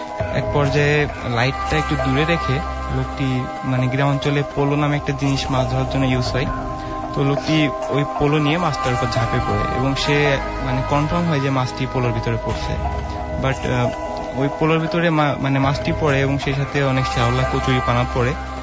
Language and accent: Bangla; Jessore, Khulna Division, Bangladesh; now in Faridpur, Bangladesh; আমি আসছি ফরিদপুর থেকে, আমার হোম ডিস্ট্রিক্ট হলো যশোর।